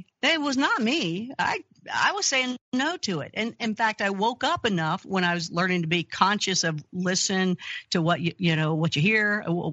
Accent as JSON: {"language": "English", "region": "Kentucky", "country": "United States", "tie": "born or raised there", "said": "which, by the way, I grew up Christian in Kentucky."}